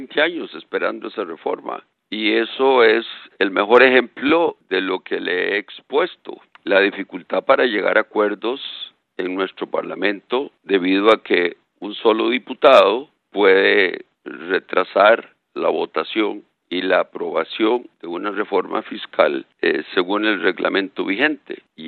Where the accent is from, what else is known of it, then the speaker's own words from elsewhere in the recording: Costa Rica; De mi parte, congratularme como costarricense por el traspaso de poderes